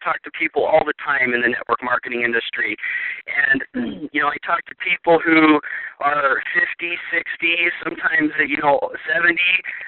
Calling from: Idaho, United States; I'm dialing in from Southeast Idaho, and I'm so excited to be here, folks.

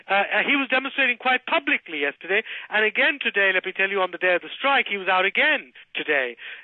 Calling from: Burlington, Massachusetts, United States; I'm calling from Burlington.

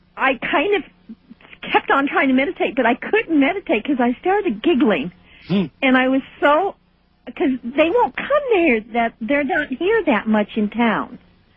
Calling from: Fairbanks, Alaska, United States; Good evening, Art, or I should say good morning. I'm calling from Fairbanks, Alaska.

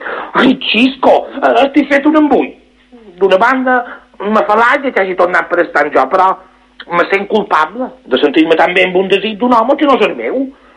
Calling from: S'Alqueria Blanca, Balearic Islands, Spain; Jo som una Capricornio de Salqueria Blanca. Tinc 50 anys

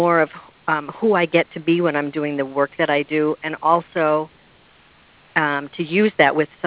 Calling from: Albany, New York, United States; I'm calling from Albany, New York.

